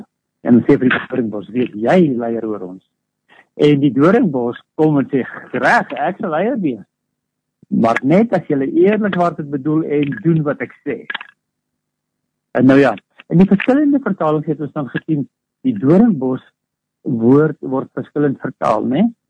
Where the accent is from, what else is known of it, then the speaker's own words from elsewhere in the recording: North West, South Africa; Ek kom van die West-Transvaal af en ons het mooie doringbome daar.